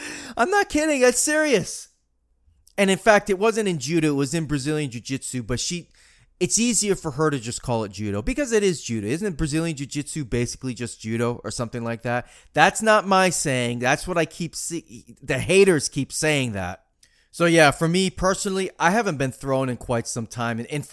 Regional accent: Marianna, Florida, United States; that Z-Core Academy in Mariana, Florida, my hometown. It's beautiful up here, by the way.

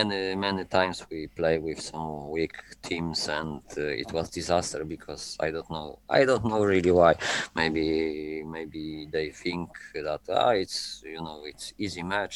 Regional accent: Gdańsk, Pomeranian Voivodeship, Poland; English is a second language; moved away as an adult; now in Copenhagen, Denmark; I am from Gdańsk. It's on the north.

